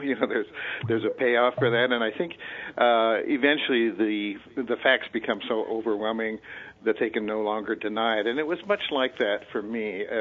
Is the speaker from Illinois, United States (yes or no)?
no; Nebraska, United States; The other issue related to that is I grew up in Nebraska. I was born in '43, so it was quite a different time in our history as well.